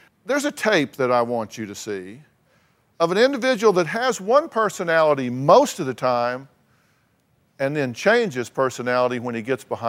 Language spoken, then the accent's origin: English; Texas, United States; I'm from Texas. You don't want to be squirting people in Texas.